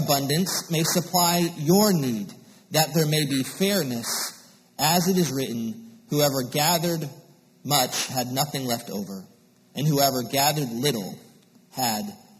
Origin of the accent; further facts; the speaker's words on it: Connecticut, United States; moved away as an adult; I am originally from Connecticut. I came south to go to college